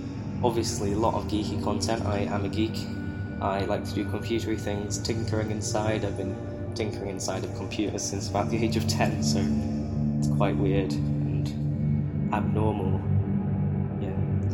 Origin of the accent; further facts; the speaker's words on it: England, United Kingdom; I am from the UK. I am English, British, whatever you want to call it. I'm actually English, but whatever. I ignore the Scottish side of me.